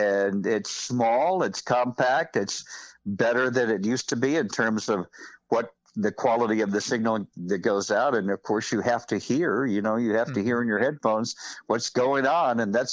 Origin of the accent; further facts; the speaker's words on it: Texas, United States